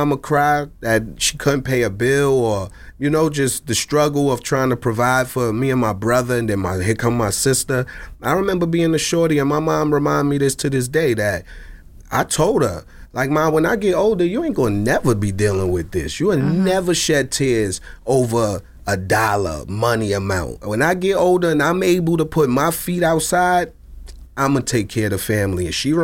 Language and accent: English; New York, United States; Like, I grew up in Marcy. My grandmother and all them from Brownsville.